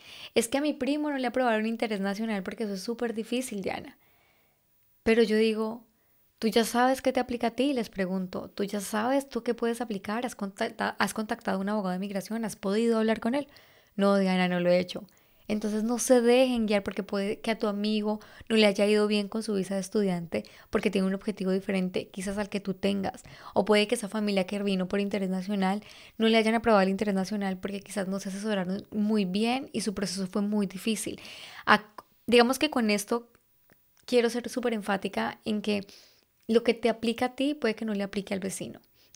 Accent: Colombia; yo soy de Colombia y en Colombia usamos charlamos como una forma de referirnos a una discusión

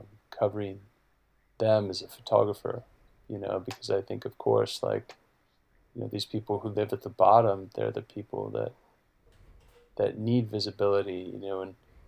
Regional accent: Los Angeles, California, United States; extremely wealthy people who live in high-end condos, and it's all happening here in my hometown, in Los Angeles.

